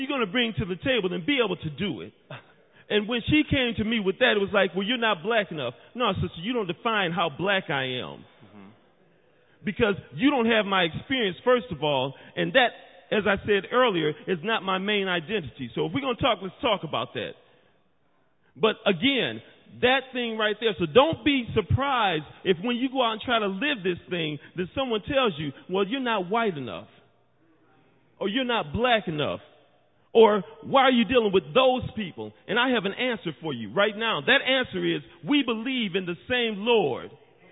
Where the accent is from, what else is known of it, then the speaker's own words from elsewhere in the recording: Michigan, United States; and since I'm from Michigan, I'm going to use this one.